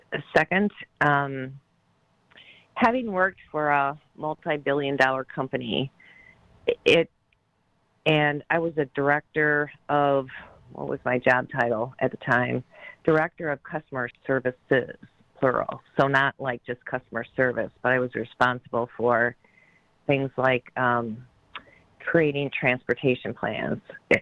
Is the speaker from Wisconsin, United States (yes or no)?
yes; Wisconsin, United States; also born or lived in Texas; I lived in Texas for several years, and people would say, oh, you're from Minnesota. No, I'm from Wisconsin.